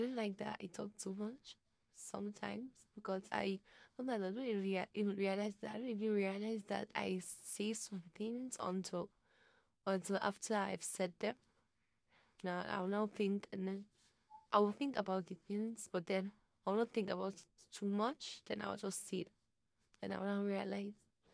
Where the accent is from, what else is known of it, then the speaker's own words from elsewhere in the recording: Nigeria; Okay, I don't want to tell you, but I'm a Nigerian.